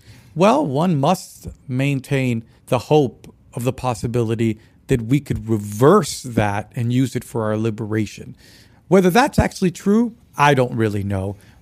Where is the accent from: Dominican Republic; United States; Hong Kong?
Dominican Republic; I've come from an island. I'm from the Dominican Republic, man.